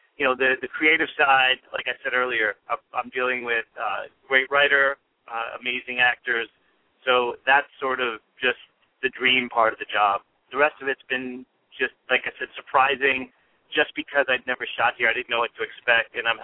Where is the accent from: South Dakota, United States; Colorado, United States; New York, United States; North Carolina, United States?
New York, United States; Queens; I grew up here. I grew up in Queens